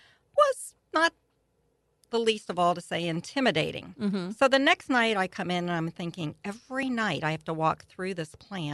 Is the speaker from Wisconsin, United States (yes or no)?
no; Pennsylvania, United States; I mean, I'm from the Pittsburgh area